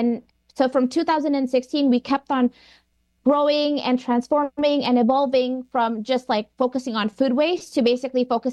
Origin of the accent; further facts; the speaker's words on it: Indonesia; And then growing up in Indonesia, seeing a lot of the farmland being kind of paved over for urban development